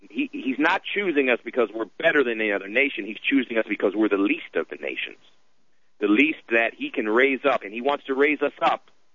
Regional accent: United States; as an American

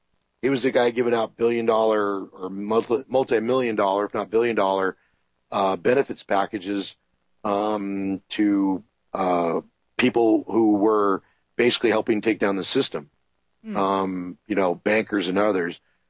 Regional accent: California, United States; She's calling from California, my home state.

